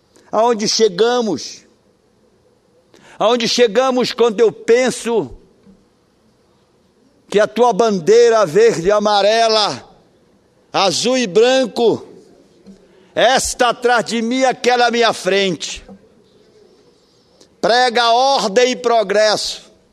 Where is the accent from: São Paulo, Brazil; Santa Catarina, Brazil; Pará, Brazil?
Pará, Brazil; born there; Isso no meu Marajó, querido. Onde eu nasci